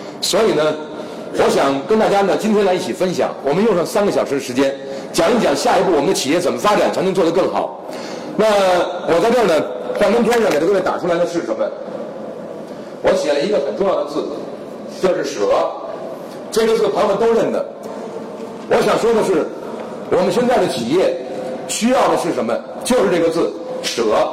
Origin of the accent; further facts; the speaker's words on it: Beijing, China; 家里世代北京，我是第8代，一直世居南城